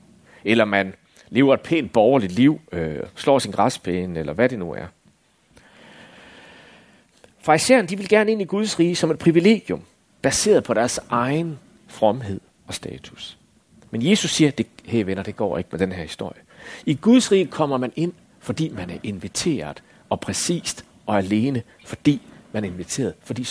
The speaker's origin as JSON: {"language": "Danish", "region": "Jutland", "country": "Denmark", "said": "altså, jeg er jyde, ikke også?"}